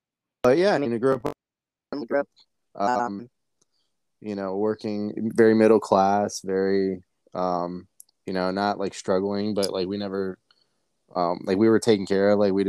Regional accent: Ohio, United States; I grew up in Midwest Ohio, that is the Midwest, Northwest Ohio. It's very rural. It's a very small place.

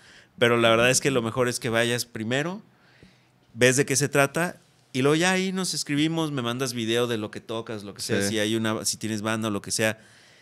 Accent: Guadalajara, Jalisco, Mexico; Pero yo vengo de Guadalajara

